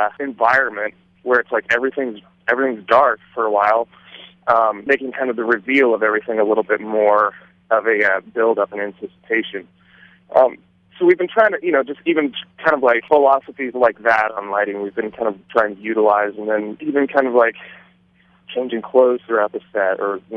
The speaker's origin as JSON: {"language": "English", "town": "Columbus", "region": "Ohio", "country": "United States", "said": "I'm from Columbus, and I view Columbus as a very"}